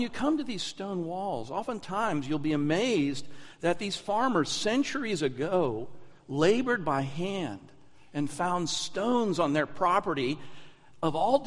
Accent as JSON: {"language": "English", "region": "Connecticut", "country": "United States", "tie": "born or raised there", "said": "You know, I grew up in New England and grew up in the state of Connecticut for part of my life, and we lived in an area that used to be farmland about 100 years earlier."}